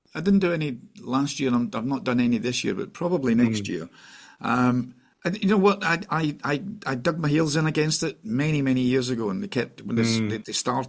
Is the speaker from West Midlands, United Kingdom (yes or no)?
no; Cambuslang, Scotland, United Kingdom; I'll go back to where I was born in Cambuslang Lang in the outskirts